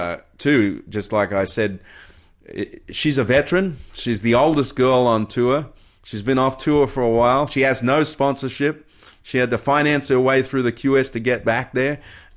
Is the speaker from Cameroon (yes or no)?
no; Kirra, Queensland, Australia; I came from Superbank, Kira, small wave upbringing, 4 to 6 feet, and yet I went to Hawaii